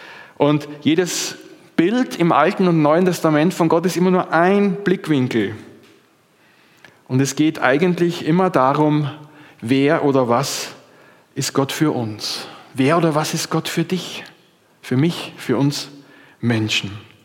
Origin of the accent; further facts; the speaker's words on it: Austria; Oder bei uns in Österreich hieß es dann immer unterrichtsfreie Zeit.